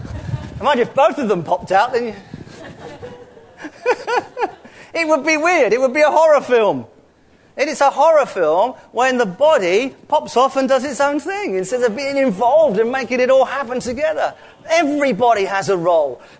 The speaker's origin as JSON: {"language": "English", "region": "London", "country": "United Kingdom", "tie": "born or raised there", "said": "I'm a southerner. I grew up in London. I loved living in Sussex."}